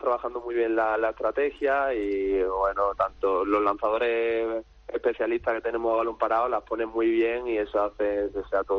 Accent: Málaga, Andalusia, Spain; Soy malagueño y llevo el sentimiento por dentro.

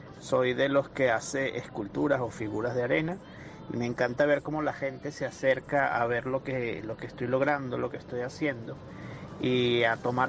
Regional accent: Venezuela; moved away; En mi país, Venezuela, incluso di algunos talleres a los niños de cómo hacer figuras o esculturas de arena.

